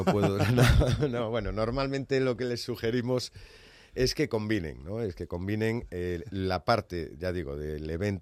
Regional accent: A Coruña, Galicia, Spain; el otro es el de mi tierra natal, que es el de La Coruña

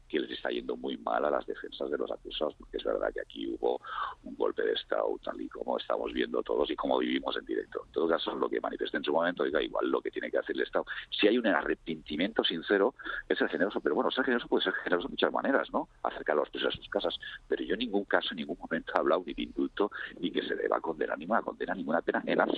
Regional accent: Catalonia, Spain; yo tengo un discurso muy, muy catalán. Muy catalán, porque yo soy profundamente catalán, que es mi forma de ser profundamente español.

